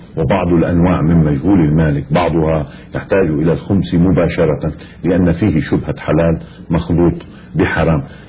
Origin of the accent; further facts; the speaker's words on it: Lebanon; في الدولة عندنا في لبنان مثلا